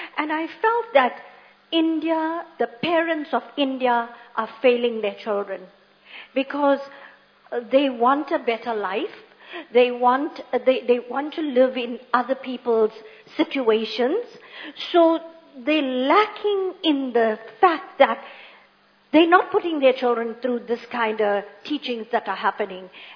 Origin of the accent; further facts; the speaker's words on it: South Africa; coming from South Africa, I think I'm a little bit disappointed too